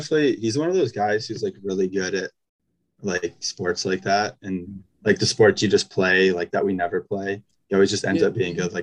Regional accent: Canada; being a Canadian, dealing with the visa situation

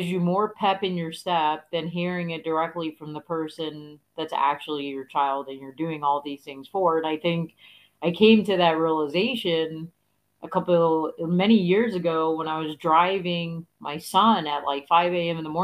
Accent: New York City, New York, United States; moved away as an adult; I'm originally from New York City, and I never grew up around New York City kids that said, yes, ma'am, no, sir, to their mom and dad

